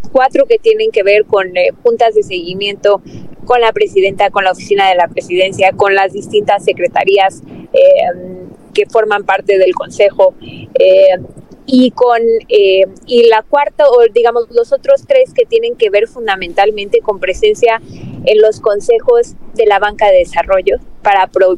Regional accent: Jalisco, Mexico; no solo porque soy de Jalisco

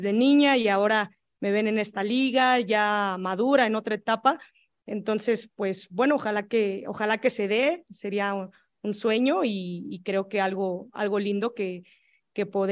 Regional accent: Mexico; Ser campeona en mi país creo que sería un gran sueño. Creo que es algo que imaginé desde niña

